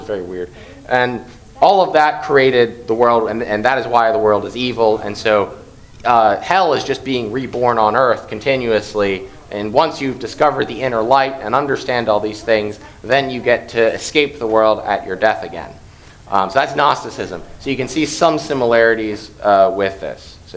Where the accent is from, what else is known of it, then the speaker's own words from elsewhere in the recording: Pittsburgh, Pennsylvania, United States; It would make me sad because I'm from Pittsburgh, but...